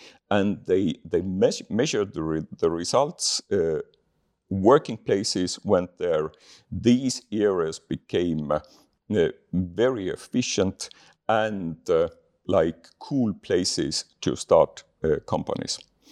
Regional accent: Estonia; because I'm coming from Estonia and geopolitically we are placed here and these kind of neighbors.

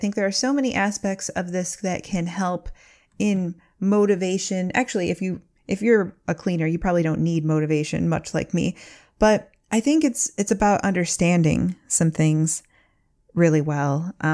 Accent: Midwest, United States; accent: Midwestern; I hope my Midwestern accent didn't get in the way.

